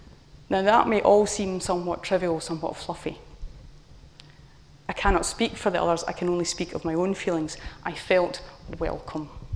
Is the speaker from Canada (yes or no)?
no; Scotland, United Kingdom; However, I had a secret weapon. I'm Scottish. We blether.